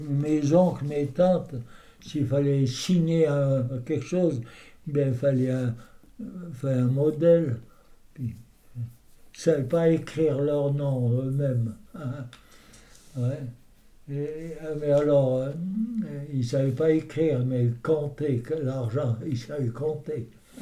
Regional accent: Valais, Switzerland; Je suis valaisan, ouais.

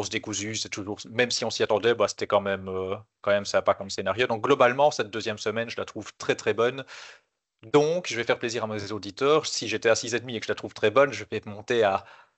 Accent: Belgium; c'est peut-être aussi parce qu'on est belge

